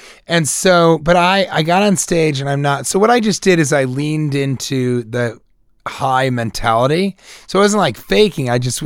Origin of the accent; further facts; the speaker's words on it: Colorado, United States; I'm from Colorado.